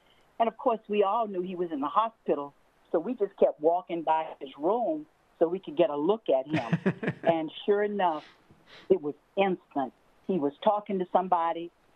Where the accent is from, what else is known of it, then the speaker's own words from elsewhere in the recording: Athens, Georgia, United States; And I grew up in Athens, Georgia.